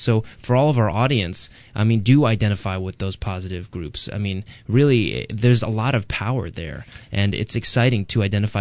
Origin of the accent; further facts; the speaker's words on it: United States; Or I grew up in America and I'm Italian American is more what I identify with.